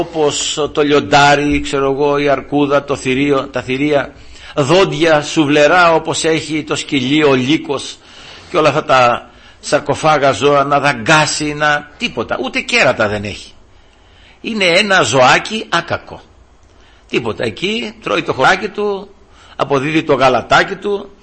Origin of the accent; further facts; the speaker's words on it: Peloponnese, Greece; στα μέρη μας εκεί, ας πούμε, στη Μεσσηνιακή Μάνη, που, από που κατάγομαι, εκεί στο Νταΐγετο, από εκεί είμαστε.